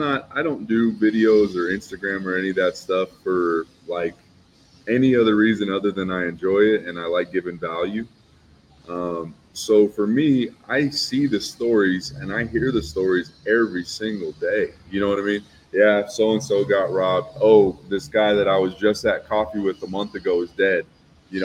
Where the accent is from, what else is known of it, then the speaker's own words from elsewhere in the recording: Las Vegas, Nevada, United States; Yeah, so I'm born and raised in Vegas.